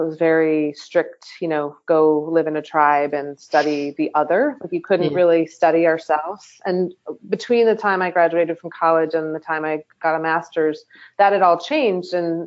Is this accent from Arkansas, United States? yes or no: no; Evanston, Illinois, United States; I am from Chicago. I'm born and raised in Evanston, which is just north of the city.